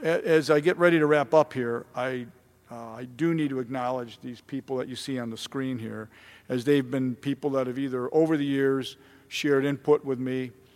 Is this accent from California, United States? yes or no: no; Cleveland, Ohio, United States; a friend of mine that I knew growing up in Cleveland worked in a recording studio in New York.